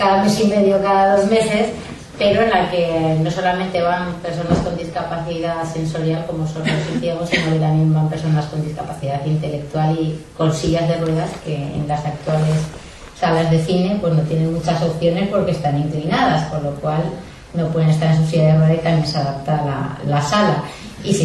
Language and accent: Spanish; Pamplona, Navarre, Spain; Yo doy fe, porque yo soy de Pamplona, y suelo acudir a esas películas.